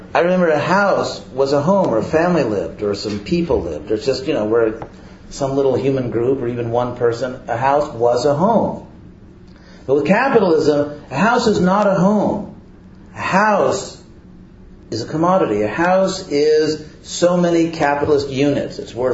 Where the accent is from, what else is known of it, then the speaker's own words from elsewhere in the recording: California, United States; I'm from California